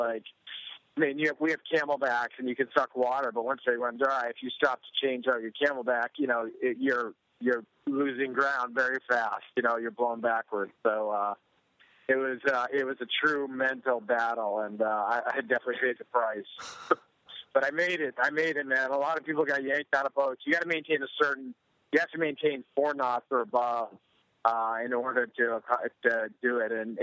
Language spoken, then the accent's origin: English; Plymouth, Massachusetts, United States; I'm from Plymouth, Massachusetts